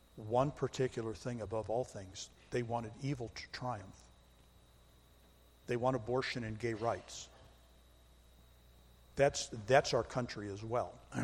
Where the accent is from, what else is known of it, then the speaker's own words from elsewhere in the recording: United States; because I'm an American. It's my heartbeat. I love my country.